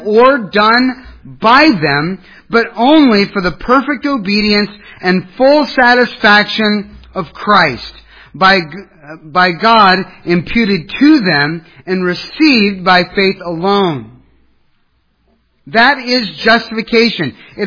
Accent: Ohio, United States; There was an elderly gentleman in my hometown who wanted me to come and to scrape the eaves of his house. It was a two-story house. You're up on a ladder. Scrape, hot, muggy, summertime in Ohio.

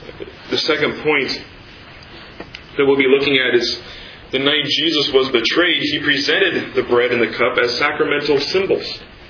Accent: Kansas City, Kansas, United States; As I was studying at a junior college where I grew up in Kansas City, Johnson County Community College

